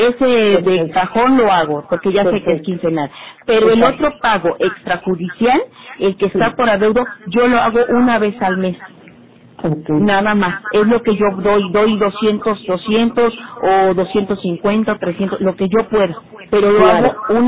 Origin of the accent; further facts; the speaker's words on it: Veracruz, Mexico; yo soy del estado de Veracruz